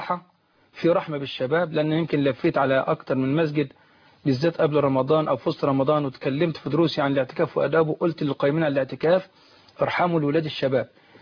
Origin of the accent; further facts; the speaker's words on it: Nabaroh, Dakahlia, Egypt; نتكلم عن مدينة نبروه اللي هي مدينتي ومسجد الشيخ عبيد اللي هو مسجدي.